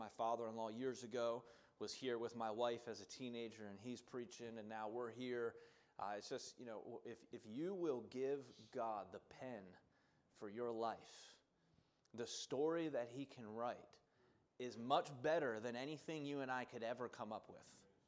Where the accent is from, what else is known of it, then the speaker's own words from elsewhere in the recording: New Jersey, United States; also born or lived in Philadelphia; And I am from New Jersey in the United States. I'm originally from Philly, and then I moved to Jersey, and that's kind of where I grew up, was in New Jersey.